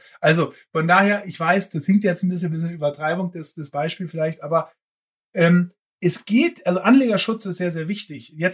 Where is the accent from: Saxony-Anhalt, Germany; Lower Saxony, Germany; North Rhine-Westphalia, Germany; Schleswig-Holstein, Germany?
Lower Saxony, Germany; now in Berlin, Germany; So, ich bin ja Berliner, ne? Wie du weißt. Ursprünglich dann aus Friesland aufgewachsen